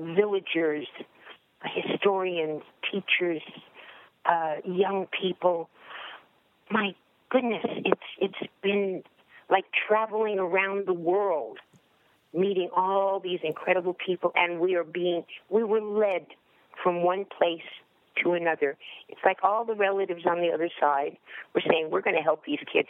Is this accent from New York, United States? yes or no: yes; Bronx, New York, United States; I'm from the Bronx. What can I tell you?